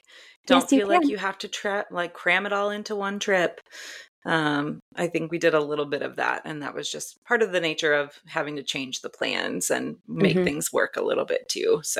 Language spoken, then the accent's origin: English; Minnesota, United States; I am a Vikings fan. I grew up in Minnesota.